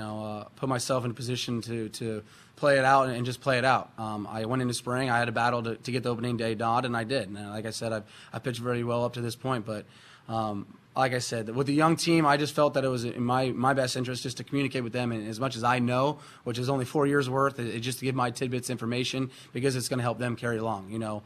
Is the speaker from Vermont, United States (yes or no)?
no; San Francisco, California, United States; I'm from the West Coast and San Francisco.